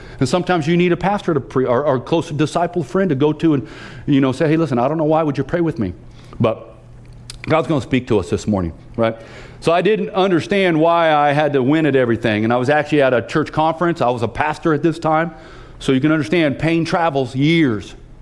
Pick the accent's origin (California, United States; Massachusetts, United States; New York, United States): California, United States; I grew up in California and I played football, and there are a lot of Christians in California.